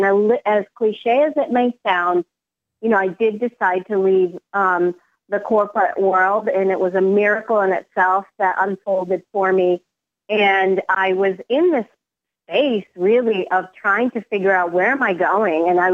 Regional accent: Venezuela; moved away as an adult; now in United States; I immigrated to the U.S. when I was 18 from Venezuela by myself.

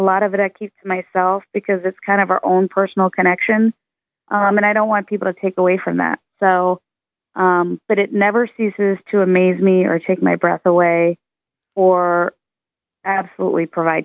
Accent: Midwest, United States; We grew up in the Midwest.

